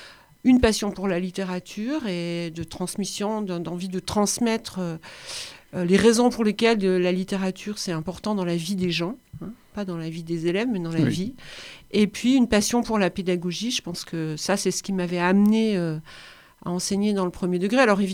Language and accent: French; Bourgogne-Franche-Comté, France; born there; Alors c'est vrai aussi que je suis née dans le Jura et que c'est aussi une terre d'immigration.